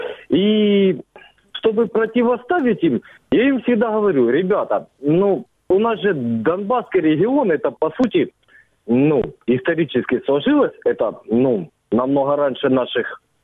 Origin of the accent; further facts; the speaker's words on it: Saransk, Mordovia, Russia; я из-под города Саранска, как говорят, город-герой. Я не пойму, почему герой. Мне 27 лет.